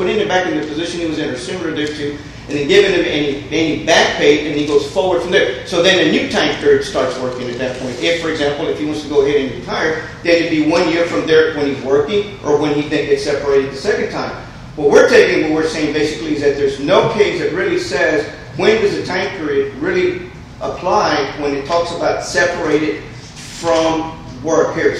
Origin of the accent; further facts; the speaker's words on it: Texas, United States; back when we're from Texas and under our rules of procedure, it's not final until 30 days later